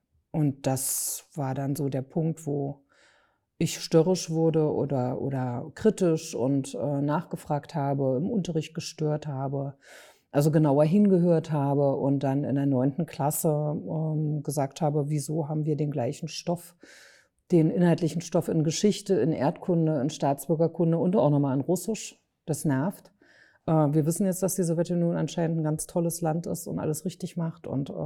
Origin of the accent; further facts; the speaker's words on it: Magdeburg, Saxony-Anhalt, Germany; born there; ich wurde 1966 in Magdeburg geboren